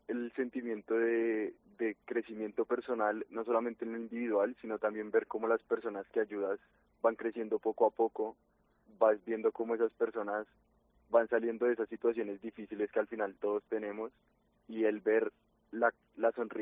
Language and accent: Spanish; Colombia; now in Ávila, Spain; Yo soy de Colombia.